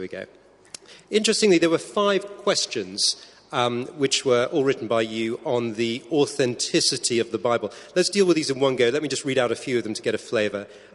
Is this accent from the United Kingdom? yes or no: yes; England, United Kingdom; I'm English.